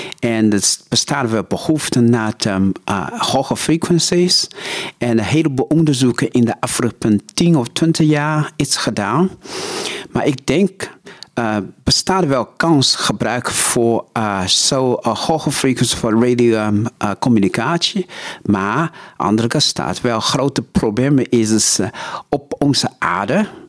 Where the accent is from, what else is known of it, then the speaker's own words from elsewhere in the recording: Netherlands; Dutch is a second language; En toen ik zeg, nee, ik kom van Nederland.